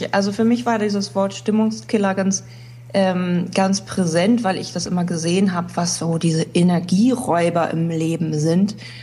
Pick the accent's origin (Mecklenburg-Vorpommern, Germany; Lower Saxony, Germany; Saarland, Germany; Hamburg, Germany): Hamburg, Germany; ich komme aus Hamburg